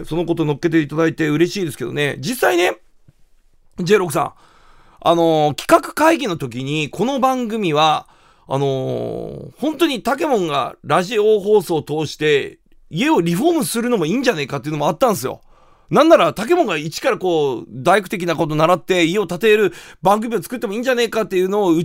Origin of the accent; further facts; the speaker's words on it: Kumamoto, Japan; 正直言って僕、熊本出身だしな。